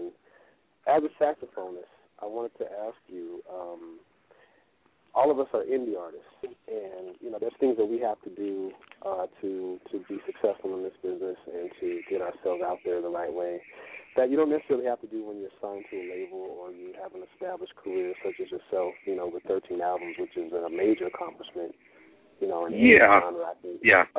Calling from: Colorado Springs, Colorado, United States; I'm calling from Colorado, man. Colorado Springs.

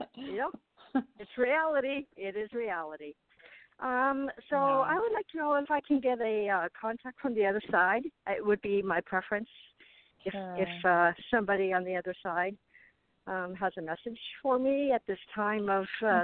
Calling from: Arizona, United States; I'm calling from Arizona.

